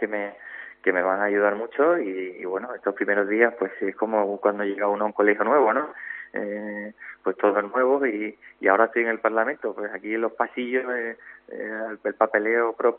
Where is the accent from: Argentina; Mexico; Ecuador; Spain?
Spain; Sanlúcar, Andalusia; somos de Sanlúcar, de parte, y somos primas, parientes